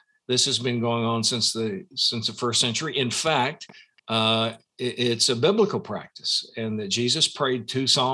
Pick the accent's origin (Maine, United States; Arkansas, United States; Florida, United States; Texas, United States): Arkansas, United States; Osceola; So I grew up in a little county seat town in Northeast Arkansas called Osceola, right on the Mississippi River, about 45 minutes north of Memphis, just south of the Missouri Boot Heel, town of about 8,000 people